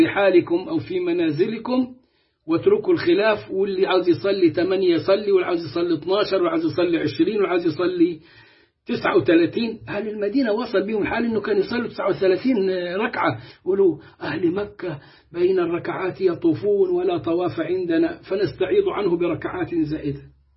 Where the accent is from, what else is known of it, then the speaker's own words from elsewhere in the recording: Egypt; وعلى طريقتنا كمصريين بنقول اللي يعيش يشوف